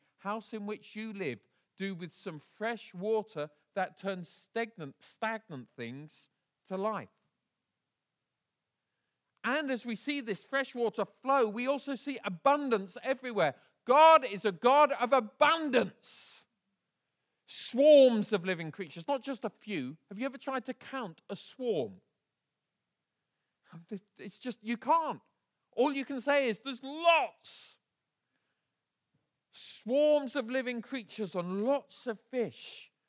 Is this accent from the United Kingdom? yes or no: yes; Bedford, East of England, United Kingdom; I was raised in Bedford, a town about 50 miles north of here.